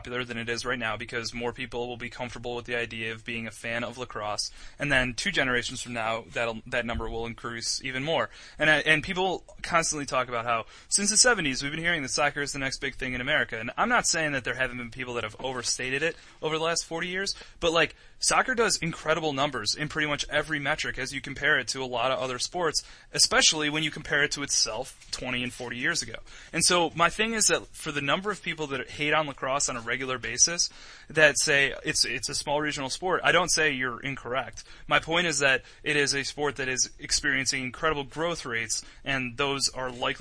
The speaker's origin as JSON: {"language": "English", "town": "Cleveland", "region": "Ohio", "country": "United States", "lives_now": "Baltimore, United States", "said": "I'm from Cleveland originally, and I came to Baltimore for college, and I've stayed here to work in the sport professionally."}